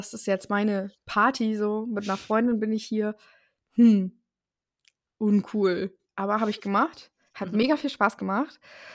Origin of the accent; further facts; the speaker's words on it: North Sea coast, Germany; komme von der Nordsee und bin jetzt seit ein paar Tagen 26 Jahre alt